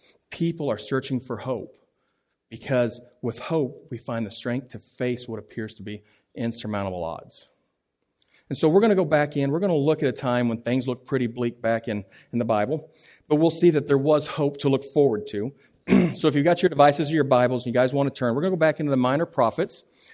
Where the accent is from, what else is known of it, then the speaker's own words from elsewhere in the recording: Kansas City, Missouri, United States; now in New England, United States; And like I said, we are from Kansas City, Missouri. So yes, we do root for the Chiefs, and we know what real barbecue is like.